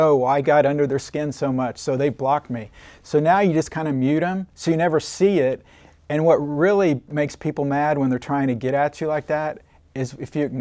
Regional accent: Oklahoma City, Oklahoma, United States; But I grew up in Oklahoma City, went to UConn High School, went to Oklahoma State, and then after Oklahoma State, I got a job in Odessa, Texas.

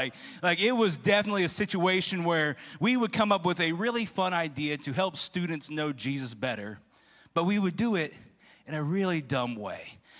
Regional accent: Quincy, Illinois, United States; my friend group growing up, I grew up in Quincy, Illinois, and up in the Midwest.

